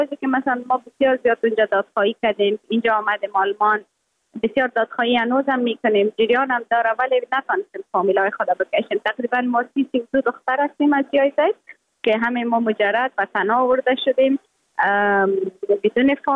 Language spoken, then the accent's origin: Persian; Afghanistan; moved away